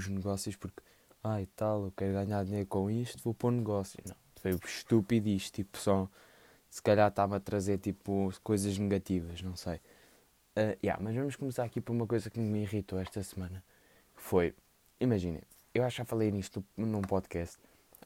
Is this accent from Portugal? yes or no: yes; Lisbon, Portugal; não sou dos Açores nem da Madeira, sou de Portugal, tipo, malta sabe disso, tipo, pelo sotaque, nota-se que eu sou de Lisboa.